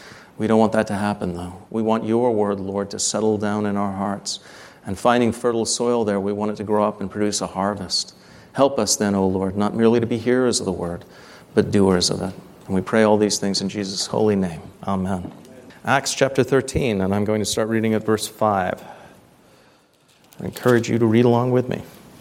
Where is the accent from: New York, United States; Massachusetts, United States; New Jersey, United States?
New Jersey, United States; also born or lived in England; I was born in England, but grew up in northern New Jersey.